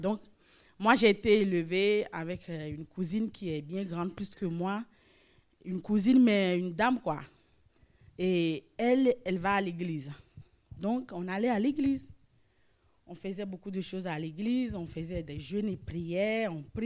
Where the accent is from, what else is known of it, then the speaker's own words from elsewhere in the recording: Togo; now in France; je viens d'un petit pays de l'Afrique. Le Togo est très petit et encore d'une petite ville, vous voyez.